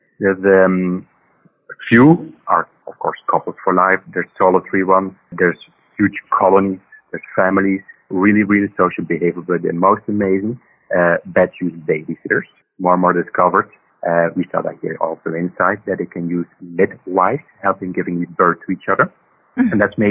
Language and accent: English; Belgium; I'm originally from Belgium.